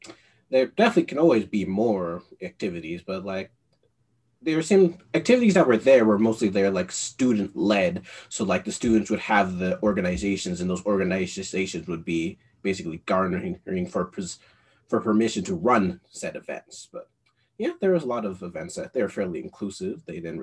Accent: Canada; growing up in Canada

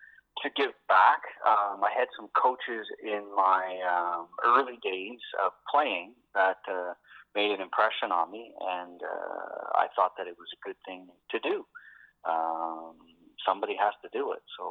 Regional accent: Sackville, Nova Scotia, Canada; Born and raised in Sackville here, just in Middle Sackville, out by Silver Lake.

